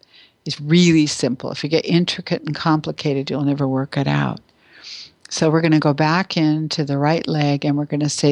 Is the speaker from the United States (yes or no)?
no; Canada; I'm Canadian as well.